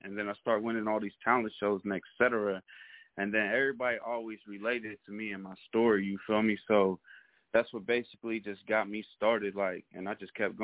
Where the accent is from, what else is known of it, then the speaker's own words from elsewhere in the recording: Pittsburgh, Pennsylvania, United States; I'm from Pittsburgh, PA.